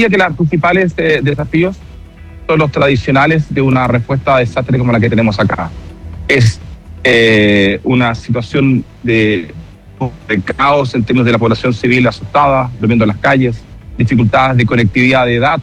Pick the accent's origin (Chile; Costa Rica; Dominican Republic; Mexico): Chile; Yo soy chileno, soy bombero en Chile.